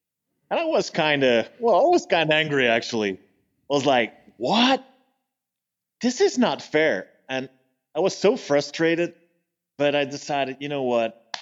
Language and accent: English; Bruges, Flanders, Belgium; But I decided to do it in Bruges, and I gave a press conference. That's my hometown.